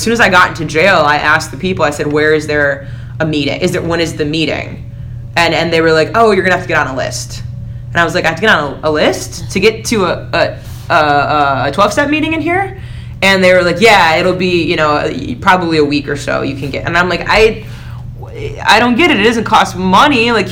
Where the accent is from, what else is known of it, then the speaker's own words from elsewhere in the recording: Bloomfield Hills, Michigan, United States; I'm from Bloomfield Hills.